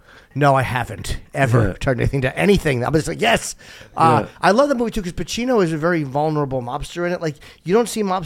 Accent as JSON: {"language": "English", "region": "New Jersey", "country": "United States", "tie": "born or raised there", "said": "I grew up about 45 minutes from here in New Jersey."}